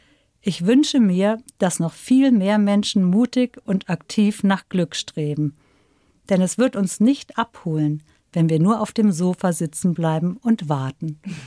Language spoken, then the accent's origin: German; Bonn, North Rhine-Westphalia, Germany; ich komme ja aus Bonn, ne?